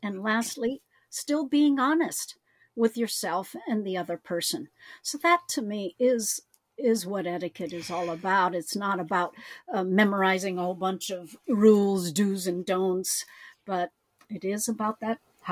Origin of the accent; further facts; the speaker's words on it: San Francisco, California, United States; And I, being that I'm from San Francisco, I use the word junkie.